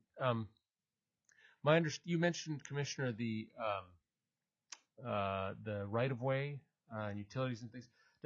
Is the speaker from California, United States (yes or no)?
no; Anchorage, Alaska, United States; I grew up in Anchorage. I haven't lived there in a long time.